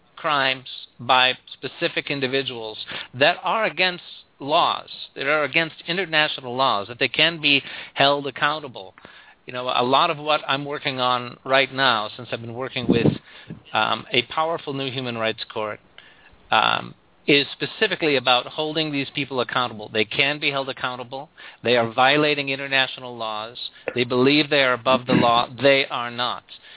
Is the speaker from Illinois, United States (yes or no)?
yes; Chicago, Illinois, United States; I'm an Irish-American guy from Chicago. Grew up in a big family, 10 kids, Irish Catholic family.